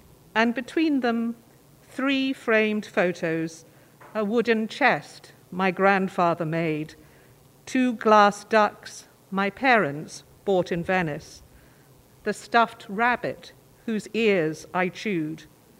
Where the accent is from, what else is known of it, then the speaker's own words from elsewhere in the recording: London, United Kingdom; So I was born and raised in London. My mother was Irish, and my father grew up as part of the Chinese population in Malaysia.